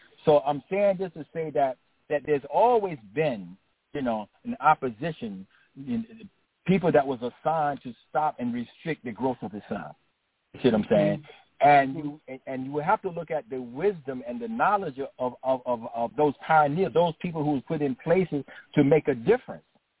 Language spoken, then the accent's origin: English; the South, United States; I grew up in Jim Crow South. Actually, early part of my life was spent in Jim Crow South.